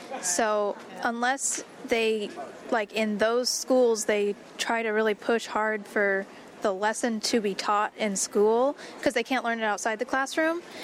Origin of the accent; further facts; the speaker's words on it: Sacramento, California, United States; Well, I'm from Sacramento, like in the Sacramento area, and he's from Southern California, so it's very different.